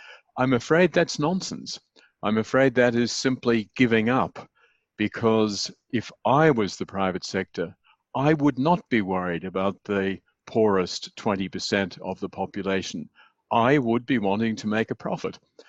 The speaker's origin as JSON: {"language": "English", "country": "Australia", "said": "I am an Australian citizen, although I haven't lived in Australia for all too long."}